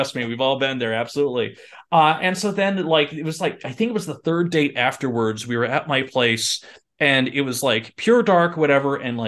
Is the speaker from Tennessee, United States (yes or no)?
no; Salt Lake City, Utah, United States; I remember growing up in Salt Lake City, Utah, going to high school in Salt Lake City, Utah